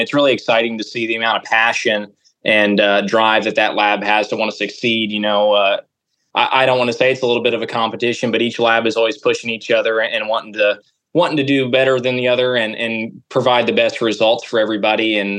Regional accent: Adamstown, Maryland, United States; I grew up in Adamstown, Maryland, where my family owns and operates Crawford Show Cattle.

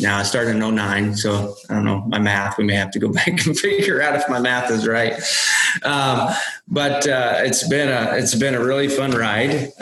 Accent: Kansas, United States; I grew up in Kansas, so we had a small cow-calf operation.

